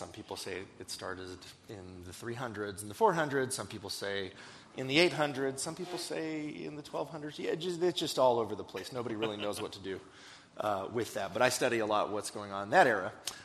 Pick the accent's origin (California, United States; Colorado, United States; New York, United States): Colorado, United States; And I'm from Colorado, by the way, so I never thought I almost said go dogs there.